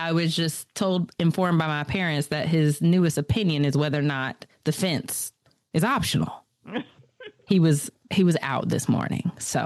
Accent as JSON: {"language": "English", "town": "Chapel Hill", "region": "North Carolina", "country": "United States", "said": "I'm from Chapel Hill, North Carolina, and my background is actually in veterinary medicine."}